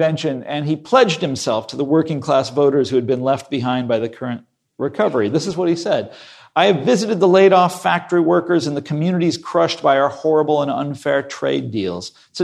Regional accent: Kansas, United States; I wrote this book about right-wing populism in my home state of Kansas, which is a very populist place. It has a tradition of radicalism.

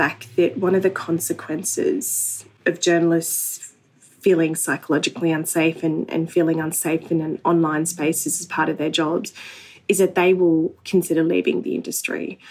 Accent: Australia; I can speak to you as an Australian Muslim who's had to contend with so much negative coverage and misleading coverage, frankly, of our community.

